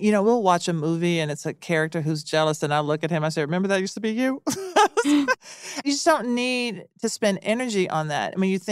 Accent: Nashville, Tennessee, United States; I grew up in Nashville. Mm-hmm. And I went to a really small Catholic school.

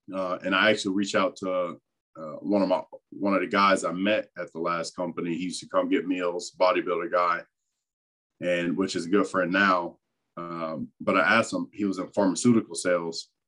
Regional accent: Fort Myers, Florida, United States; like I'm from Fort Myers and moved across state.

